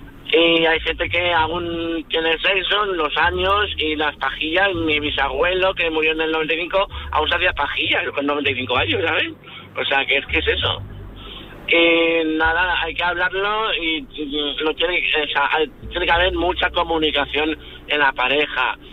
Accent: Marines, Valencian Community, Spain; Yo tengo 43 años y desde mis 23 soy conductor de autobús. Vale, soy de Valencia, Marines, Valencia.

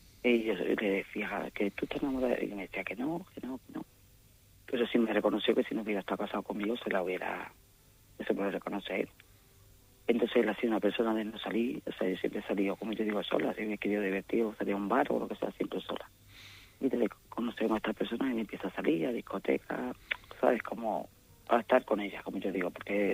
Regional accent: Sevilla, Andalusia, Spain; moved away as an adult; now in Madrid, Spain; yo soy de Sevilla, no soy de aquí, de Madrid.

